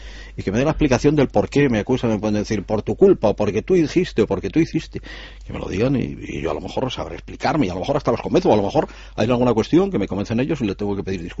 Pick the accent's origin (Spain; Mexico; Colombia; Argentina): Spain; Salamanca, Castile and León; siempre me habéis oído decir que yo soy de Salamanca.